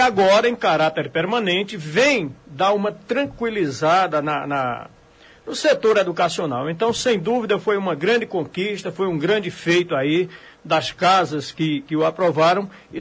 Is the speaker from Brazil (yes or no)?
yes; Brazil; como brasileiro no geral, né? Como cidadão brasileiro